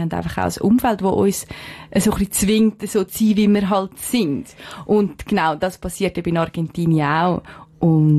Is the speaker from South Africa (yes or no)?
no; Switzerland